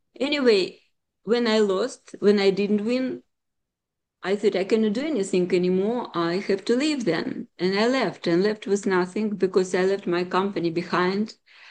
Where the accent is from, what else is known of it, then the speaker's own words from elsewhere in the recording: Russia; English is a second language; moved away; And I came from Russia in 1996.